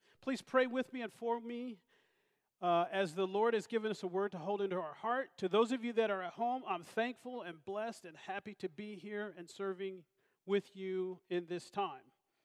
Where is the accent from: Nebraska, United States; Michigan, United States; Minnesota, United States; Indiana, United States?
Indiana, United States; Indianapolis; I'm from Indianapolis, Indiana. Diane is from Mansfield, Ohio. We came together in Belle Fountain.